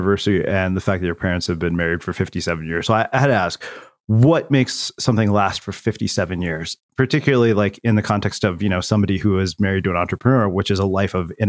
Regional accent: India; Of course, being Indian, yes, that's like just naturally embedded into the way we grow up.

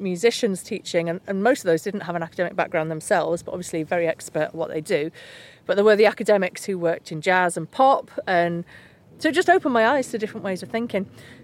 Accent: Keighley, Yorkshire and the Humber, United Kingdom; I'm from Keighley, West Yorkshire, where nobody... Well, people either went to university if they'd been brought up by doctors, but most people, there was just no aspiration. And I was brought up by a single parent in the Thatcher years with no money, total poverty upbringing, really.

